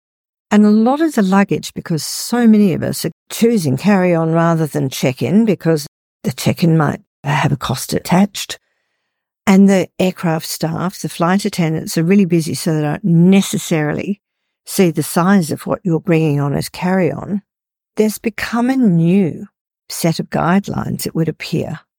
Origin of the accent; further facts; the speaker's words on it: Perth, Western Australia, Australia; I was travelling back from Sydney to Perth, which is my hometown here in Australia